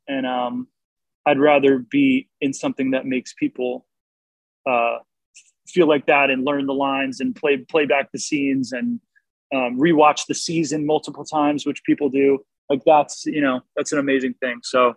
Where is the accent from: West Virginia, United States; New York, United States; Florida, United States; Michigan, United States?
New York, United States; I'm from New York.